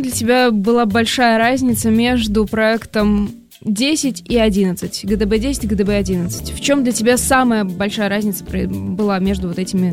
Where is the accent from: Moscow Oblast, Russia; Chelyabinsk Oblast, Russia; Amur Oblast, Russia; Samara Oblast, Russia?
Samara Oblast, Russia; Chapayevsk; Я просто из Чапаевска, Самарская область.